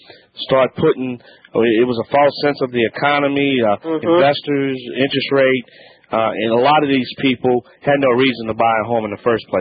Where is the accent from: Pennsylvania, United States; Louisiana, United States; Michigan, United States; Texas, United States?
Louisiana, United States; I'm the Cajun Man from the Bayou Land.